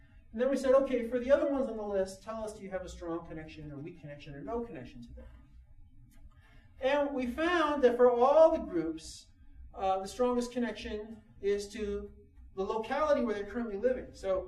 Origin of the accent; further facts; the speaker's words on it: New York, United States; now in Madison, United States; I'm from New York and I still identify sometimes with New York more than Madison, especially when it comes to sports teams.